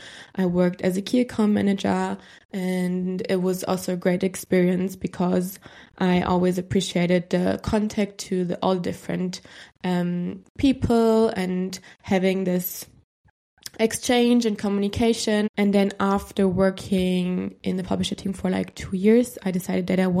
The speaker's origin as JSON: {"language": "English", "town": "Mannheim", "region": "Baden-Württemberg", "country": "Germany", "also_born_or_lived": "Berlin", "accent": "German", "second_language": "English", "moved": "as an adult", "lives_now": "Malta", "said": "I'm 24 years old and I'm currently studying communication studies in Malta. I'm from Germany, which you can probably hear from my accent. But yeah, I was born in the southwest of Germany in a city called Mannheim."}